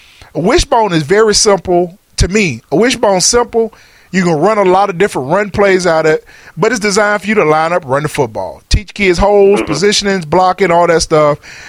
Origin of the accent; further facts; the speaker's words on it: Birmingham, Alabama, United States; we came here from Birmingham. We played Little League football in Birmingham.